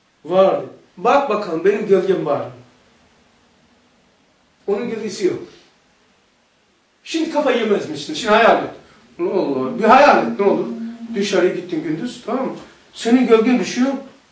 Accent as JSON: {"language": "Turkish", "region": "Rize", "country": "Turkey", "said": "Sen nerelisin dedi. Ben dedim Rizeliyim."}